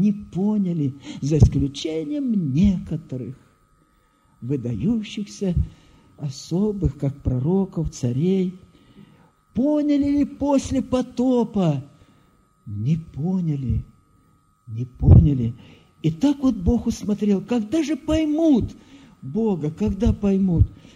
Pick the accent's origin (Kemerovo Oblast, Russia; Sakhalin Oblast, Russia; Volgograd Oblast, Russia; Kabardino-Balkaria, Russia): Kemerovo Oblast, Russia; born there; Я родился в Сибири, родители переехали туда, с Курской области, в Лужковский район, так вот, по каким-то причинам, и как раз под зиму, как раз в зиму в Кемеровскую